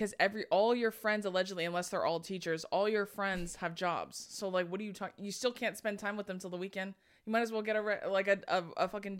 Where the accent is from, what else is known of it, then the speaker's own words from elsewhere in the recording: Corona, California, United States; And then I go, I'm from Corona.